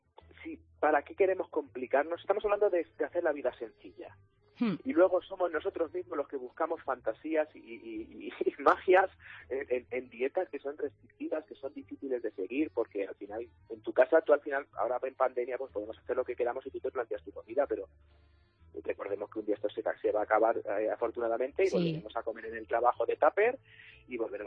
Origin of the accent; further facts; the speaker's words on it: Castilla-La Mancha, Spain; now in Madrid, Spain; yo es que me tira la raíz, soy manchego.